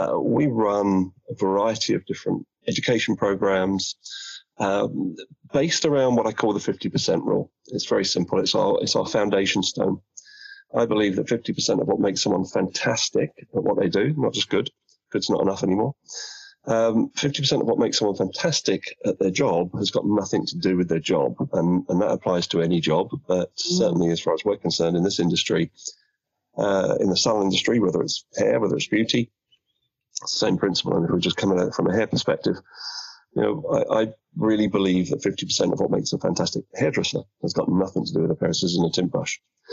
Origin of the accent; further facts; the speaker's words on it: London, United Kingdom; But right now I'm back. I'm in my hometown of London.